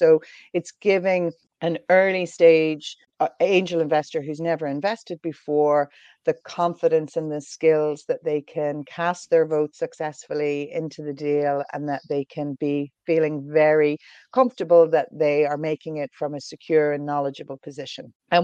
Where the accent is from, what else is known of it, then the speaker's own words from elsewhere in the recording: Ireland; accent: Irish; now in London, United Kingdom; I suppose from my accent, I am Irish, based in London.